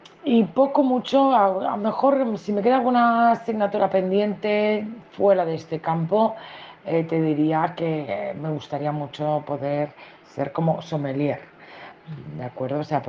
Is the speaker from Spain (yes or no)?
yes; Catalonia, Spain; soy catalana con raíces andaluzas y bien alto que lo proclamo a los cuatro vientos